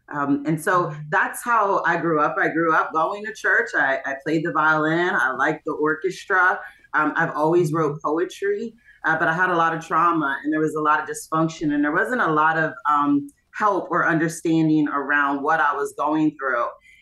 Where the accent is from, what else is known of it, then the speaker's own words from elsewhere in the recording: Hagerstown, Maryland, United States; So born and raised in Hagerstown, Maryland, my mom was the youngest of 9 children that her mom gave birth to.